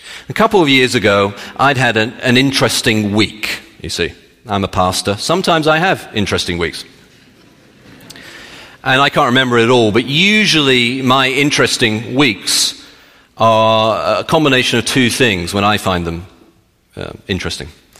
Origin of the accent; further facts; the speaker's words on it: England, United Kingdom; I probably not, I'm British, so.